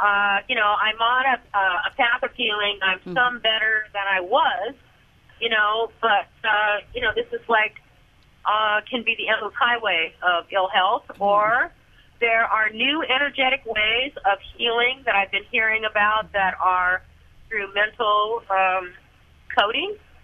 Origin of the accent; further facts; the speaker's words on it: Spokane, Washington, United States; born there; No, I was born in Spokane, Washington.